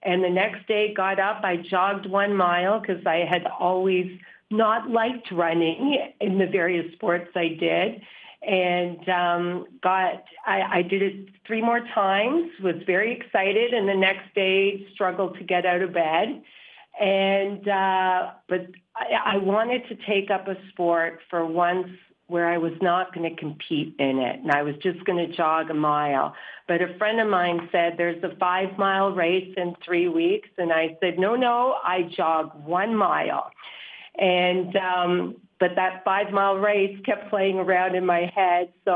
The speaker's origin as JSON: {"language": "English", "town": "Toronto", "region": "Ontario", "country": "Canada", "said": "I'm from Toronto."}